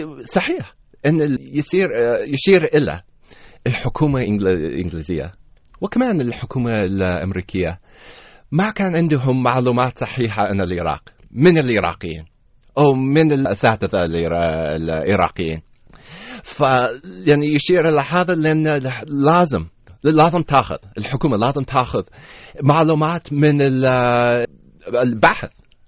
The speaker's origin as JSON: {"language": "Arabic", "region": "California", "country": "United States", "tie": "born or raised there", "said": "أنا عراقي بس مولود ولد بكاليفورنيا، خلعان بأمريكا."}